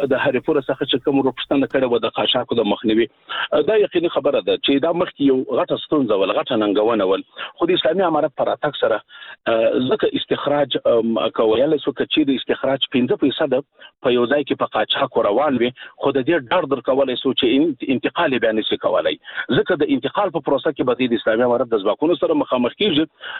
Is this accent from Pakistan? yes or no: no; Afghanistan; موږ ورته متعهد پاتې یو، موږ افغانان یو.